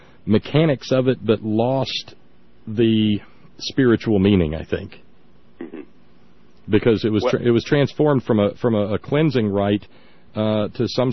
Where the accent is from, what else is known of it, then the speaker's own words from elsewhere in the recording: Alabama, United States; And that's, you know, that's the tradition I come from, frankly. I was born and raised in Alabama. I jokingly refer to myself as a recovering Southern Baptist.